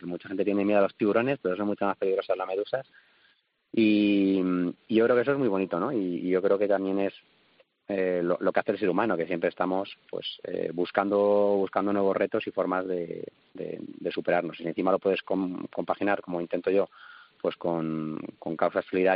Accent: Madrid, Community of Madrid, Spain; born there; nací en Carabanchel, de una familia humilde

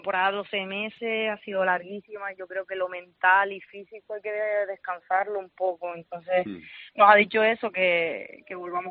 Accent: Canary Islands, Spain; moved away; soy una jugadora canaria que se fue de casa muy pronto

